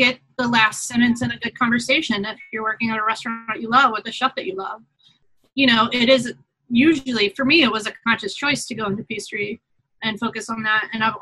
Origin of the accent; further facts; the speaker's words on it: Charleston, South Carolina, United States; I grew up right outside of Charleston, South Carolina, and we lived on the water, and my mom has always been an avid gardener, so we grew a lot of our own produce.